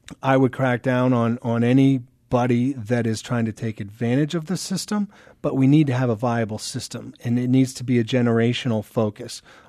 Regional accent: Maine, United States; I was born and raised in Maine. Love the state.

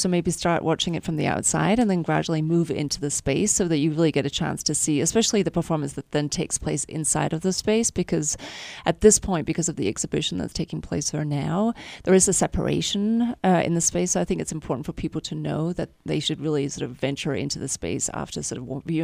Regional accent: Copenhagen, Capital Region of Denmark, Denmark; now in Salt Lake City, United States; Yeah, we're actually based in Salt Lake City. I I'm originally from Copenhagen

